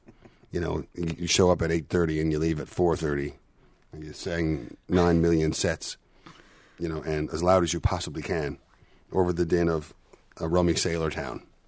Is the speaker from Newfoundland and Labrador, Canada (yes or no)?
yes; Petty Harbor, Newfoundland and Labrador, Canada; born or raised there